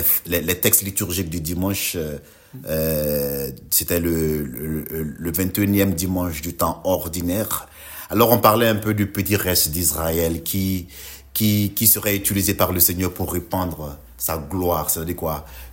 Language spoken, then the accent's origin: French; Côte d’Ivoire; Je suis de la Côte d'Ivoire